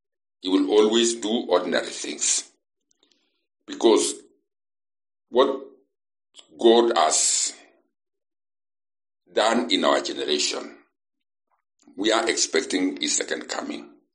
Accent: Elboinet, Kenya; English is a second language; I come from Kenya, a place called Elboinet.

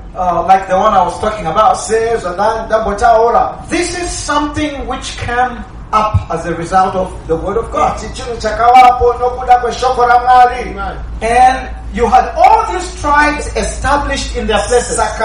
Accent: Zambia; You know, I'm from Zambia.

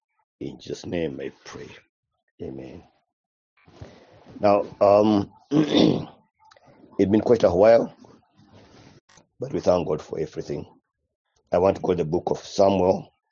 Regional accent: Eldoret, Uasin Gishu County, Kenya; from Eldoret, Kenya.

